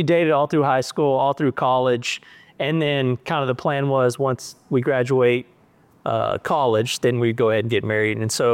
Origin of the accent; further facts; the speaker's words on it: Hideaway, Texas, United States; But yeah, grew up out of Hideaway, went to school, graduated from Lindale